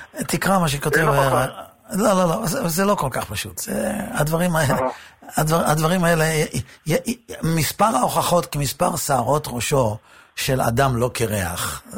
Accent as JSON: {"language": "Hebrew", "town": "Netanya", "region": "Central District", "country": "Israel", "tie": "born or raised there", "said": "אני לא גדלתי במקום שהוא מקום תורה מובהק, אני גדלתי בנתניה, וכשאני הייתי בנתניה, נתניה הייתה ממש עיר הנידחת. זאת הייתה עיר הפשע של מדינת ישראל."}